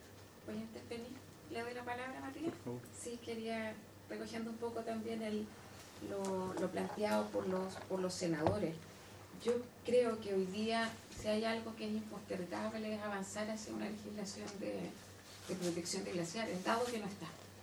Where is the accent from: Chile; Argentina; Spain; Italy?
Chile; Aysén; ambos somos de la Patagonia, de la región de Aysén